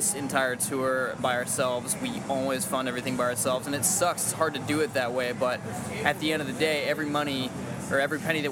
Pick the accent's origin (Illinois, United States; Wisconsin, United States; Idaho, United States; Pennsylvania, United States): Idaho, United States; and I'm from Idaho, so I was going to college in Idaho for a while.